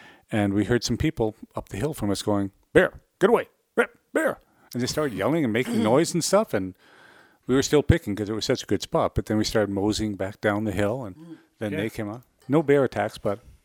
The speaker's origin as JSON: {"language": "English", "region": "England", "country": "United Kingdom", "said": "Again, because we're English."}